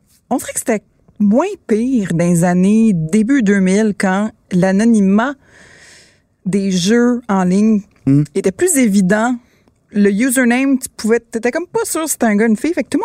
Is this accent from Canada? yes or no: yes; Quebec, Canada; on est ciblé parfois juste à cause qu'on est québécois, on est des filles.